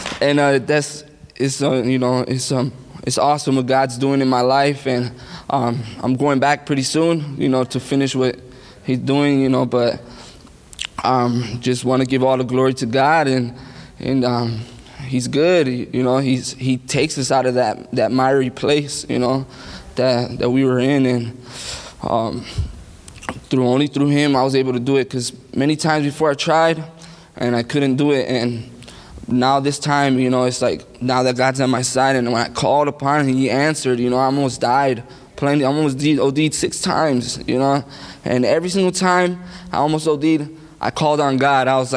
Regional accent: Milwaukee, Wisconsin, United States; also born or lived in Salinas, California; Yeah, I'm from here from Milwaukee, but I've been over there in Salinas, California

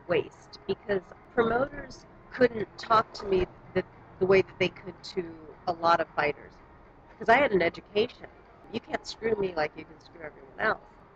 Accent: Brawley, California, United States; also born or lived in San Francisco; I was born in San Francisco, and shortly thereafter we moved to Brawley, California, and went back and forth to Mexico for a long time until my grandmother died.

